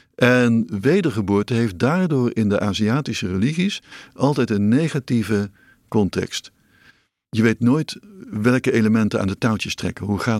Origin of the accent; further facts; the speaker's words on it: North Brabant, Netherlands; Ik ben geboren als Brabander en zo.